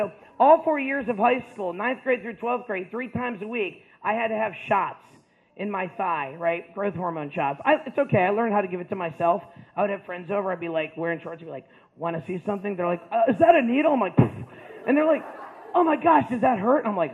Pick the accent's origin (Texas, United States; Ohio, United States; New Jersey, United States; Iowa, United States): Ohio, United States; Steubenville; also born or lived in Cleveland / Virginia; I grew up in Virginia, and I grew up in Ohio. Born in Cleveland, moved all around, but then spent most of my time growing up in Virginia in Steubenville right down the road.